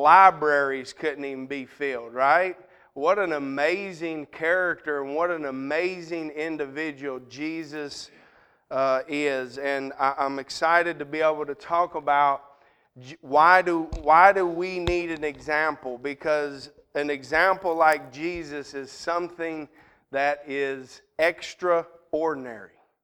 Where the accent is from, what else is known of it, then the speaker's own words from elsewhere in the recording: Portland, Tennessee, United States; I am from Portland, Tennessee, right on the border of Kentucky, so I'm kind of from Kentucky, probably 5 minutes probably from the Kentucky border